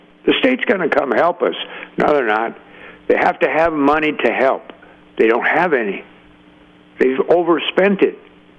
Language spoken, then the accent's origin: English; California, United States; I get angry about it, but I was born and raised here. Well, I'm a Californian.